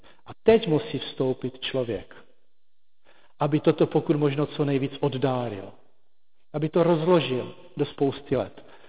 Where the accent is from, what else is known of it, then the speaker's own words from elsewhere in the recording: Moravian-Silesian Region, Czechia; Já pocházím ze Sudet, ze severní Moravy, z Moravskoslezského rozhraní